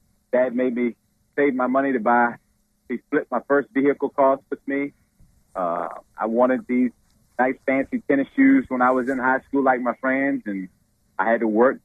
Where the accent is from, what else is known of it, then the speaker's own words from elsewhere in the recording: Reedville, Virginia, United States; I am from Reedville, Virginia, Northumberland County. I am a farmer.